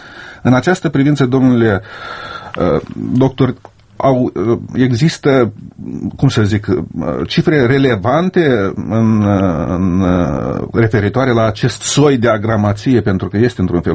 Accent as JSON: {"language": "Romanian", "country": "Moldova", "said": "ca moldoveni"}